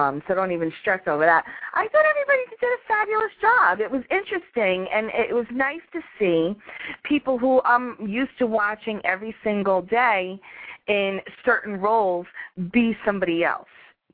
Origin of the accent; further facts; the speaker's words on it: Yonkers, New York, United States; A coincidence is how you and I came to meet, and we are both from Yonkers.